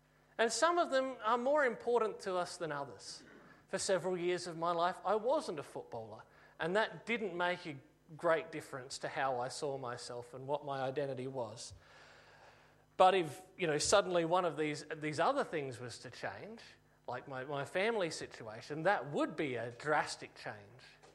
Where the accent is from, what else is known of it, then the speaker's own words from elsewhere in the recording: Australia; I'm an Australian, that's a fact, I can't change that.